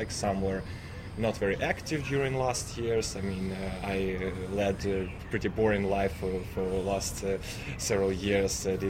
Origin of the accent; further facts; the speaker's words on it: Kyiv, Ukraine; English is a second language; now in Lviv, Ukraine; I'm from Lviv, but currently in I'm from Kyiv, but currently I'm in Lviv.